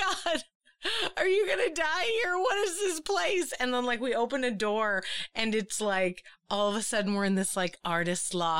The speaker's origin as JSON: {"language": "English", "town": "Boston", "region": "Massachusetts", "country": "United States", "said": "So New York has like a roughness, but because I was from Boston, I already had the like fierceness quotient of like, you know, sort of a rough and tumble situation"}